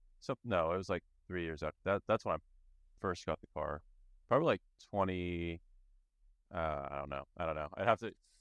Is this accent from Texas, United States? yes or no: no; California, United States; I grew up in Southern California.